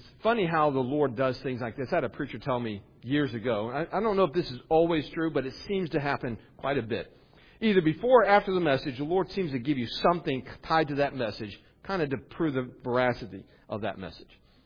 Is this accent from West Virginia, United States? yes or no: yes; West Virginia, United States; Part of it's because how I grew up in West Virginia, I did this.